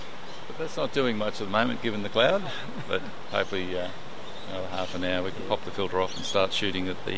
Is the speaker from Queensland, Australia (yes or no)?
no; Sydney, New South Wales, Australia; We're from Sydney.